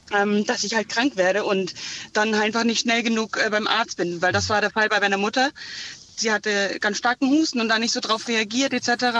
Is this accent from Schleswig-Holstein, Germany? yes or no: yes; Flensburg, Schleswig-Holstein, Germany; Ja, also ich bin aus Flensburg